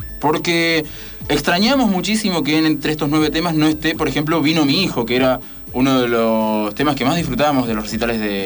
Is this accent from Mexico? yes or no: no; Buenos Aires, Argentina; Porque la conozco de mis épocas de niño cuando vivía en Caballito y me colaba en la cancha de Ferro